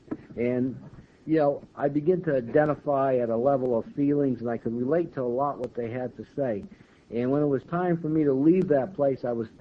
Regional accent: New York, United States; I started using in 1944. I'm from New York, and I stopped using in 1960.

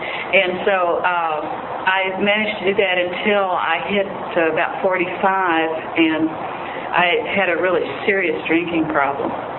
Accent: College Station, Texas, United States; from College Station.

